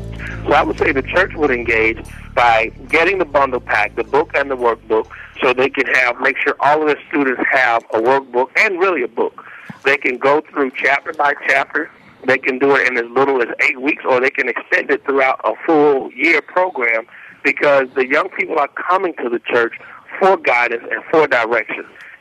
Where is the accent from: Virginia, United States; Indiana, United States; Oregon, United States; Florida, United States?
Florida, United States; Eatonville; also born or lived in Orlando; I'm in South Florida quite a bit and Orlando quite a bit because I was raised and born in Orlando.